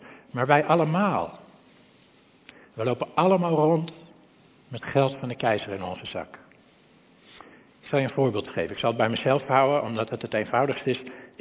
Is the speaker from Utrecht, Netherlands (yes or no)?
no; Purmerend, North Holland, Netherlands; Ja, ik kom uit Purmerend, weet je. Ik weet niet hoe ver noordelijk de telefoons zijn doorgedrongen.